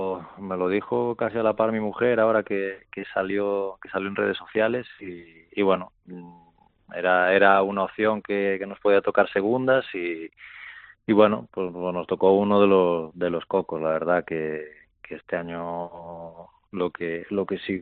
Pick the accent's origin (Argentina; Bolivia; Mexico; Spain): Spain; Santiago de Compostela, Galicia; Sí, yo soy de Santiago, así que ahora en casita ya con otro rol